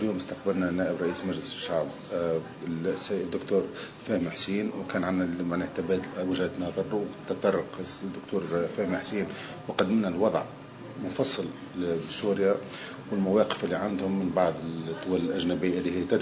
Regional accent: Tunisia; وإحنا كوفد تونسي

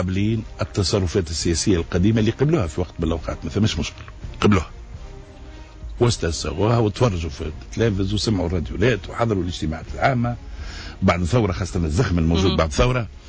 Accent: Tunisia; نتصور, نتصور أني أنا تونسي تعلو كل صفات

